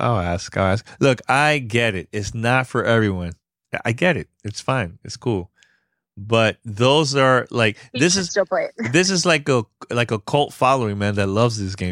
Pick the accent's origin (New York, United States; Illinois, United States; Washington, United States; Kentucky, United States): New York, United States; Bronx; I want to sit down with him and just talk about, you know, growing up in the Bronx, because he's from here, from New York